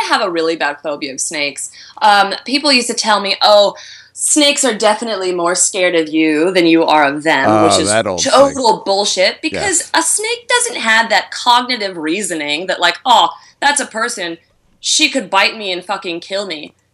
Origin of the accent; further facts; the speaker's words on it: United States; accent: American; now in Australia; And I overemphasize my American accent just to hold on to that little bit of, like, I'm American.